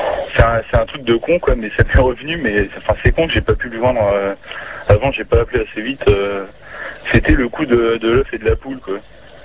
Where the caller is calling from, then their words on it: Montluçon, Auvergne-Rhône-Alpes, France; Je suis de Montluçon, ben, j'écoute sur internet, tranquille, quoi.